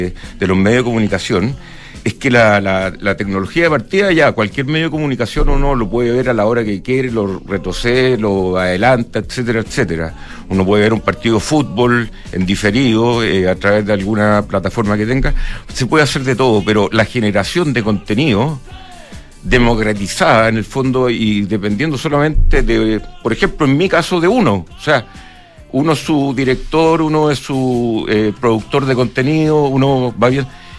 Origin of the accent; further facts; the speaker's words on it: Chile; uno como chileno